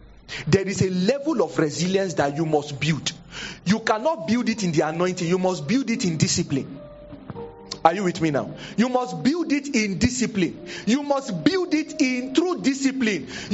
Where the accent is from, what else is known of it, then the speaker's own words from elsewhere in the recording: Nigeria; I am not your president and I'm not elected. I'm just a Nigerian.